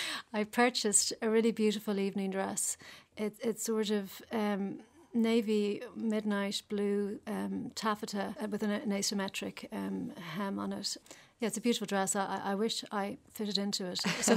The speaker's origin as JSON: {"language": "English", "town": "Mount Merrion", "country": "Ireland", "tie": "born or raised there", "said": "when I was growing up in Mount Marion."}